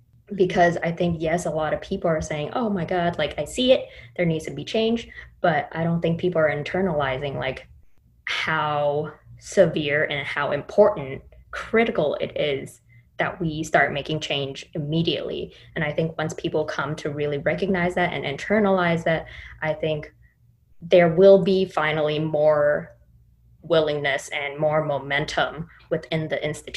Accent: Oakland, California, United States; because I grew up in Oakland, California, and I grew up a few miles away from where Black Panthers were founded

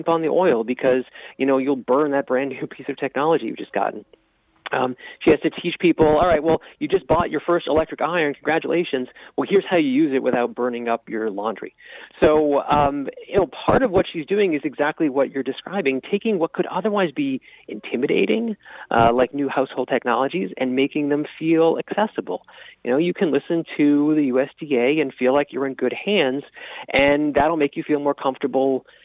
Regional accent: Boston, Massachusetts, United States; I'm actually from Boston, where she, you know, broadcast her program

